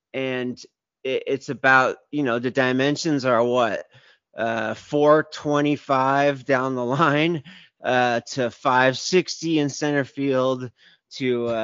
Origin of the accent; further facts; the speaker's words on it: Seattle, Washington, United States; Believe you me, folks, I grew up in Seattle.